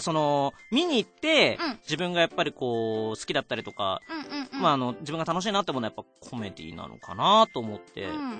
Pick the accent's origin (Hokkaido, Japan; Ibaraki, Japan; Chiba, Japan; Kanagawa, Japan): Chiba, Japan; 僕は千葉の人ですよ。